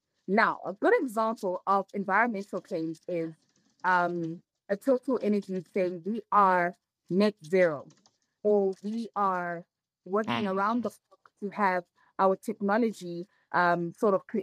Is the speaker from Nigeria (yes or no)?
no; Eastern Cape, South Africa; born and bred in the Eastern Cape.